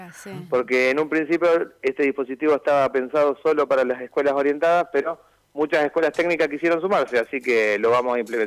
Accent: Santa Fe, Argentina; el tema de seguridad es un tema que nos preocupa como santafesinos, digamos, ¿no?

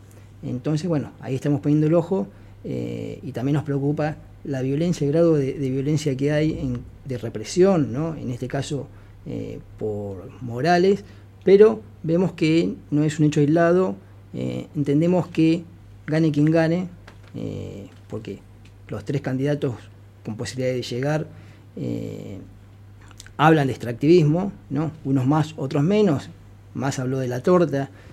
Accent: Viedma, Río Negro, Argentina; Bueno, en mi caso particular soy de Viedma, vivo en Viedma.

